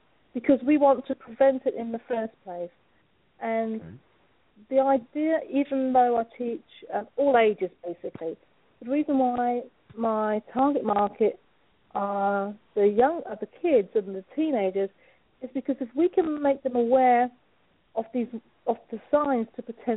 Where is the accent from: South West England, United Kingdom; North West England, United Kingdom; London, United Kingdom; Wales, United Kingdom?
London, United Kingdom; now in United States; I'm not from the United States, so I'm from London, but mm-hmm. No, moved here back in 2004.